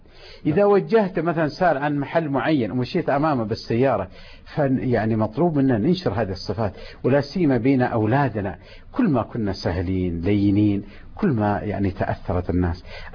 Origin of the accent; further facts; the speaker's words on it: Medina, Medina Province, Saudi Arabia; وبعد حتى كنت أستحي أقول أنا من المدينة المنورة.